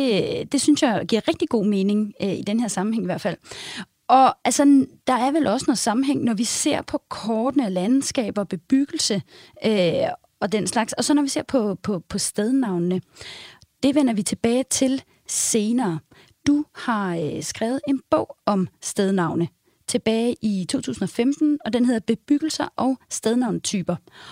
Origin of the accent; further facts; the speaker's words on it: Vanløse, Capital Region of Denmark, Denmark; now in Vejle, Denmark; Især efter jeg flyttede fra København, altså en forstad til København, nemlig Vanløse, til Vejle, nærmere bestemt Søndermarken.